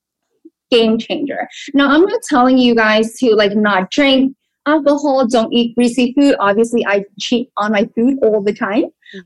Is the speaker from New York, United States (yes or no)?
yes; Brooklyn, New York, United States; like I live in Brooklyn. I grew up in Brooklyn.